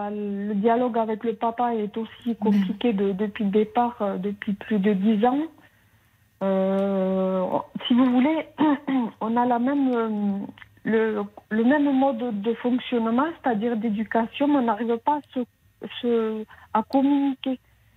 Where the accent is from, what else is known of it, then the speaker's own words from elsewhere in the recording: Toulouse, Occitanie, France; puisque je suis de Toulouse